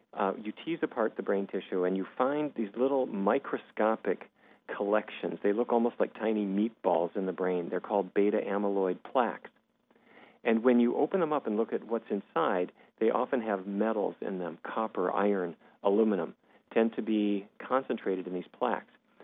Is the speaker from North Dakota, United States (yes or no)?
yes; Fargo, North Dakota, United States; growing up in Fargo, North Dakota, the roast beef and steaks and pork chops that we thought were good